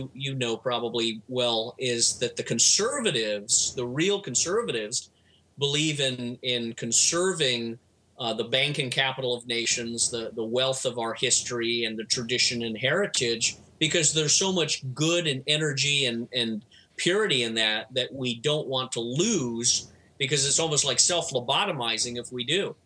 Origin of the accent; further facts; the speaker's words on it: California, United States; I was raised in California, and California, for as liberal as some people try and brand it, it really is a cowboy state in a lot of the old West fashion